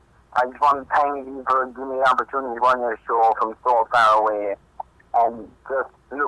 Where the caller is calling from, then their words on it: Tralee, Munster, Ireland; I'm calling from Tralee, County Kerry.